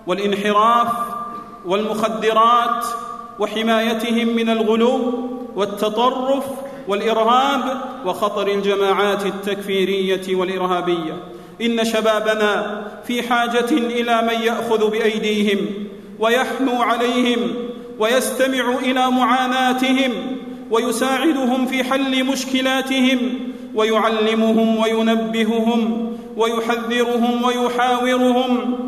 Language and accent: Arabic; Saudi Arabia; إن بلادنا المملكة العربية السعودية